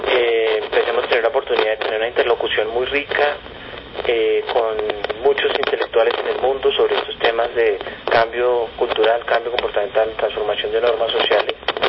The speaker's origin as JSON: {"language": "Spanish", "region": "Bogotá", "country": "Colombia", "tie": "born there", "said": "Yo nací en Bogotá y también tengo por ahí un ancestro inglés por el lado chocuano y un ancestro noruego por el lado tumaqueño."}